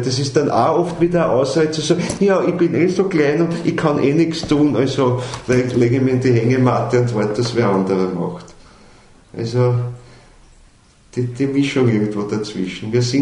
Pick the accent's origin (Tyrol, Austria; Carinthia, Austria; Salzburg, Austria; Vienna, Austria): Vienna, Austria; wienerisch, weil ich bin ein Wiener, also rede ich wienerisch.